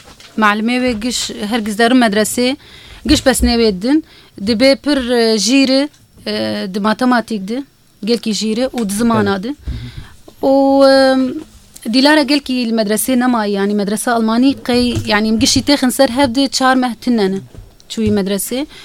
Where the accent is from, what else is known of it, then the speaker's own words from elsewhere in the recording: Syria; first language Kurdish; Arabic is a second language; moved away; اللغه الكرديه كون هي لغتنا الام واللغة العربية باعتبار نحن دارسين بمدارس وجامعات سورية عربية